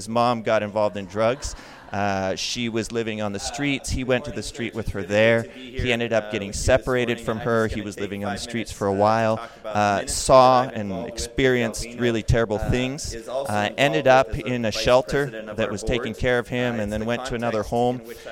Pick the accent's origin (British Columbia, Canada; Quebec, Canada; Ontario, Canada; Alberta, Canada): Ontario, Canada; Sioux Lookout; I'm Canadian. I grew up in Sulacout, Ontario, northwestern Ontario, there beyond Thunder Bay.